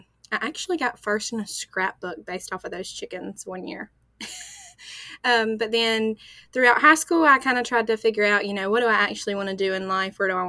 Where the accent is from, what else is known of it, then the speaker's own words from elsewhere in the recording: Rockingham, North Carolina, United States; I am from Richmond County, Rockingham, North Carolina. I was born in a rural community. I was raised about as country as they come, I guess